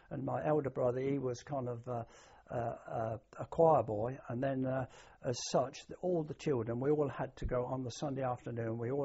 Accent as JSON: {"language": "English", "town": "Kettering", "region": "East Midlands", "country": "United Kingdom", "tie": "born there", "said": "I was born on May the 8th, 1932. I was born in the town of Kettering, which was a market town in those days in Northamptonshire."}